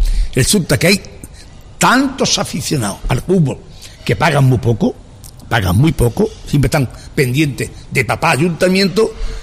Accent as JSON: {"language": "Spanish", "town": "Barcelona", "region": "Catalonia", "country": "Spain", "said": "Yo soy de Barcelona y no me fui al Español."}